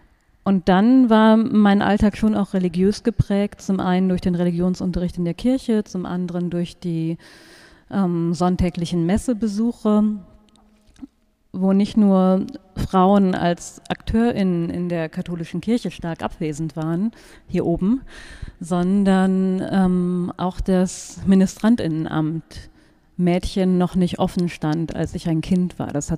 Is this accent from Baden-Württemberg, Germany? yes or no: no; North Rhine-Westphalia, Germany; sehr katholisches Aufwachsen. Ich bin in Deutschland im Sauerland groß geworden. Das ist eine konservativ-katholisch geprägte Region.